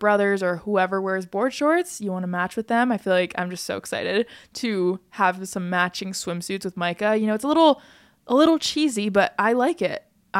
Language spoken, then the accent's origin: English; United States; because I'm an American and I'm from America